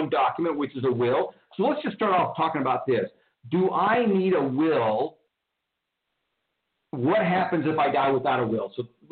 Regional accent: Houston, Texas, United States; I grew up in Houston, so I'm a little familiar with Grapevine, more familiar with Dallas or Fort Worth.

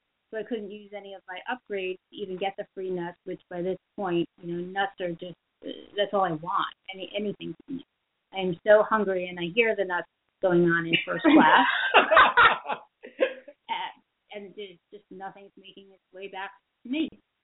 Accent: Miami, Florida, United States; And I'm from Miami, where it's 80 degrees.

